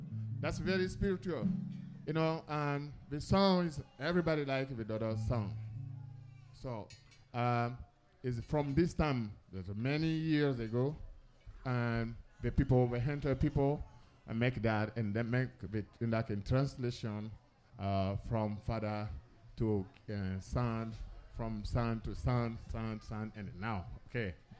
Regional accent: Côte d’Ivoire; English is a second language; But in my language, I'm Biti, and I'm from West Africa, and Cote d'Ivoire, the Ivory Coast, and I'm from West and Cote d'Ivoire.

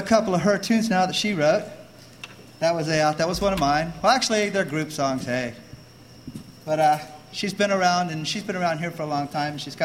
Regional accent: Florida, United States; You can definitely tell we're from Florida. We're some Florida-oriented people.

